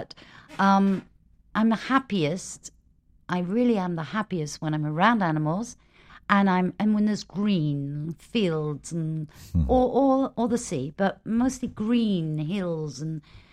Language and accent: English; United Kingdom; now in Los Angeles, United States; I don't filter a lot when I speak, even though I'm British.